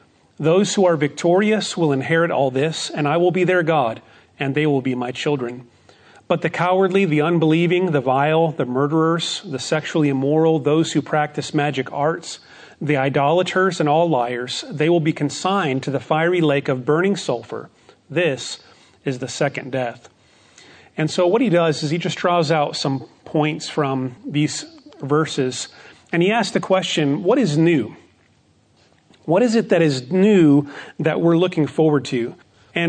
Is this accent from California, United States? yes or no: no; Phoenix, Arizona, United States; or I grew up in Phoenix, Arizona.